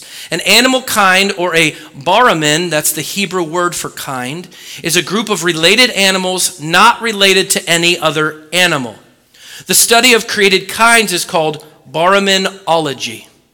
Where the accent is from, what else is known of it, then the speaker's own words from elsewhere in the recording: Oregon, United States; Growing up in Oregon, in a secular school, public school